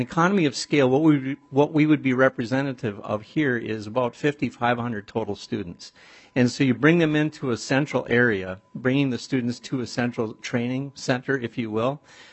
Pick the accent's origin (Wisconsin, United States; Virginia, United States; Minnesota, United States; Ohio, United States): Minnesota, United States; Esko; I was born and raised in Esco.